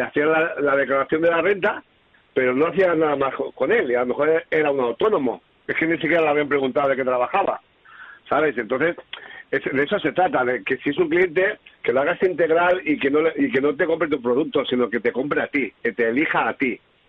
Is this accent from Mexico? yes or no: no; San Antonio, Balearic Islands, Spain; Yo soy aquí de San Antonio, de Ibiza